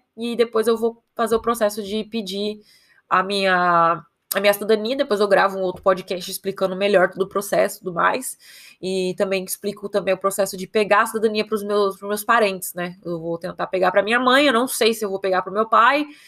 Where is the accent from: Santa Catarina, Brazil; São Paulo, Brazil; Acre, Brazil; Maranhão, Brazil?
São Paulo, Brazil; Osasco; also born or lived in Carapicuíba / Itapevi / Barueri; E eu sou de São Paulo. Eu nasci na cidade de Osasco, para quem conhece. Cidade dos pombos e do cachorro-quente. Eu fui criada ali na Zona Oeste mesmo. Eu morei em tudo quanto que foi quebrada que tem ali. Eu morei em Carapicuíba, Osasco, Itapevi, Barueri.